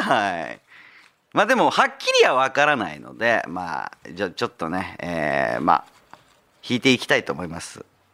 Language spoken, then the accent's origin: Japanese; Kanagawa, Japan; 僕やっぱ神奈川県出身で、横浜なんてもうしょっちゅう行ってますから